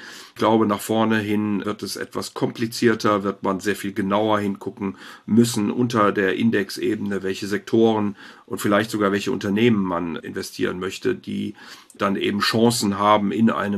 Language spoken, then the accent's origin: German; Rhineland, Germany; ich bin Rheinländer, habe vier Kinder, vier Enkel